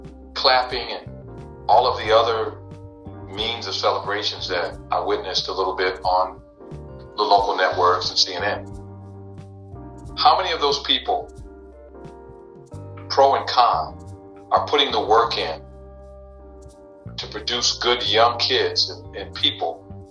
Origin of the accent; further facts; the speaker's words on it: Niagara Falls, New York, United States; I come from Niagara Falls, New York.